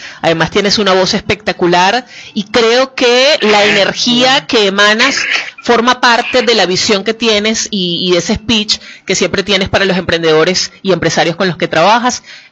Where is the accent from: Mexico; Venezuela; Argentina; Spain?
Venezuela; pero como venezolanos, bueno, estamos tratando de reconstruir